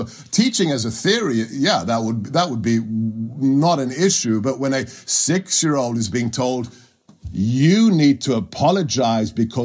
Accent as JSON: {"language": "English", "town": "Ealing", "region": "London", "country": "United Kingdom", "tie": "born or raised there", "said": "I go back to growing up in West London. I grew up in Ealing. Ealing back in the 70s was one of the most diverse parts of London"}